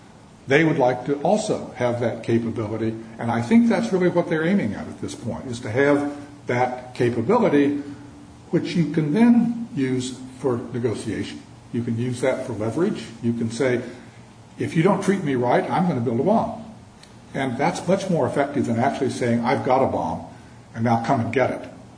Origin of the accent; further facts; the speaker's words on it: New York, United States; It was kind of interesting to me as a New Yorker